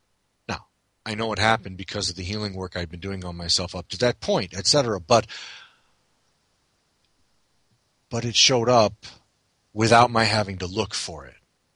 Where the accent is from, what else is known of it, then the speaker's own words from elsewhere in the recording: Midwest, United States; I, having been born and raised in the Midwest, I'm much more in the mindset of the tornado.